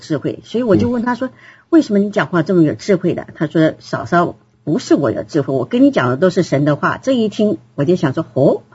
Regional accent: United States; 所以，我们美国人这一套的赚钱、买房子啊。

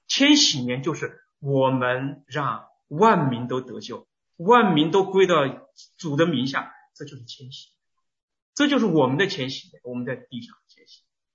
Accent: China; 我们中国人，如果我们要是找人办事的话，我们就要问他有门没门

